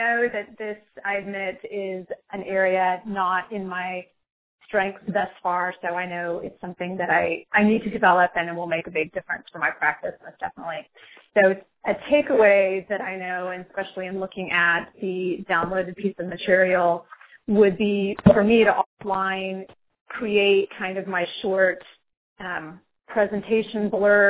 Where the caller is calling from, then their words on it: Tennessee, United States; I'm calling in from Tennessee.